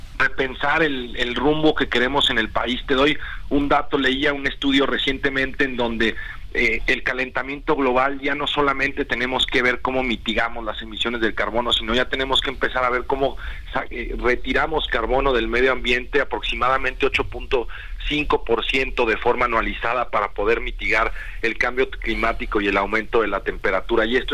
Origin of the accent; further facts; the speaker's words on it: Irapuato, Guanajuato, Mexico; Mira, yo que soy de Irapuato, estar allá al lado de Salamanca